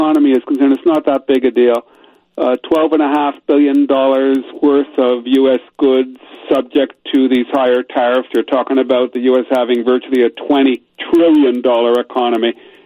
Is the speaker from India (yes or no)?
no; Canada; born there; Being a Canadian by birth, it's quite similar to the 4th of July.